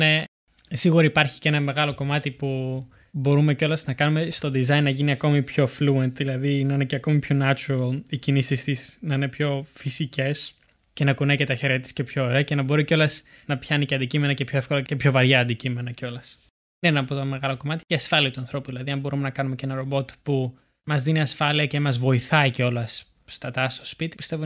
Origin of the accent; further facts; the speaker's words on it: Parga, Epirus, Greece; στο χωριό μου στη Πάργα